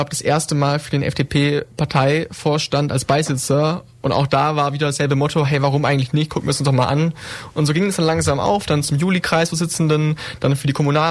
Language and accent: German; Ulm, Baden-Württemberg, Germany; ich bin 21 Jahre alt, ich studiere aktuell in Ulm Wirtschaftswissenschaften, mit einem Schwerpunkt auf Informatik, ich bin in Ulm geboren, aufgewachsen, genau.